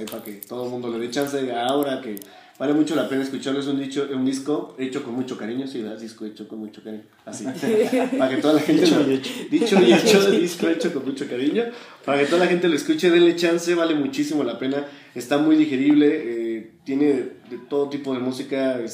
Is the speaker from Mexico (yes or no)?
yes; Mexico; somos de México y de alguna forma nos lleva ahí la identidad.